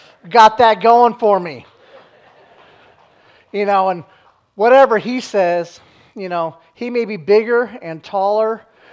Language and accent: English; Texas, United States; I am from Texas, so howdy, y'all.